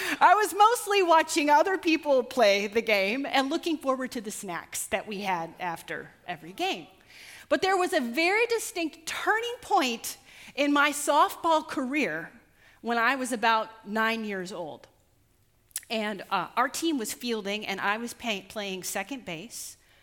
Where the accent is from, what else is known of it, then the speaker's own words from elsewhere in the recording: Mulvane, Kansas, United States; I grew up in a very small town in South Central Kansas called Mulvane. And when I was growing up in Mulvane, we had one stoplight, we had one grocery store, but we had two rodeo grounds.